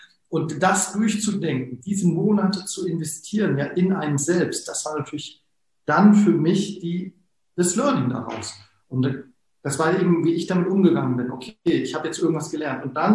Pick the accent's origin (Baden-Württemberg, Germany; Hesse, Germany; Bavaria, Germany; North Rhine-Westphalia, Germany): Hesse, Germany; Wiesbaden; Jetzt in so einer Region, ich komme ja aus Wiesbaden